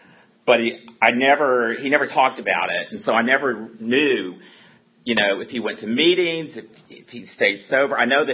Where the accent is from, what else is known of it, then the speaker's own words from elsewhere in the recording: Houston, Texas, United States; Like I said, I'm not from Richmond, but I got sober there. I'm originally from Houston, Texas.